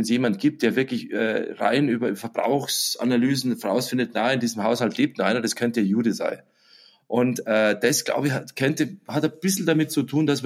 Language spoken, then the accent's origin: German; Germany; wir sind ja Deutsche